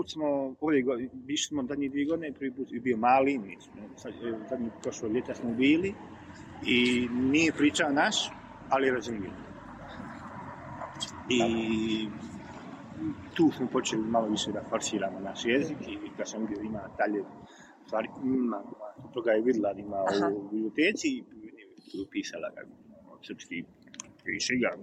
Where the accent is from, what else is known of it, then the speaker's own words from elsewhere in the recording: Bosnia & Herzegovina; now in Spain; Nekako mi je logično da kajem Bosni, iz Bosne sam